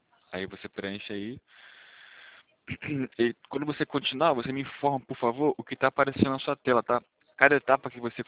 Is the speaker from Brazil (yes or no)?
yes; Rio de Janeiro, Brazil; A gente aqui é do Rio de Janeiro.